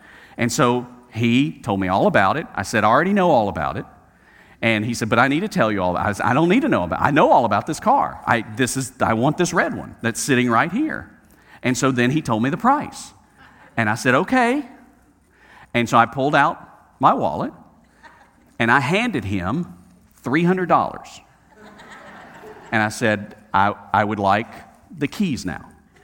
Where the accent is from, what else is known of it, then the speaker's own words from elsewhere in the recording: Alabama, United States; I mean, I know I'm from Alabama, but come on.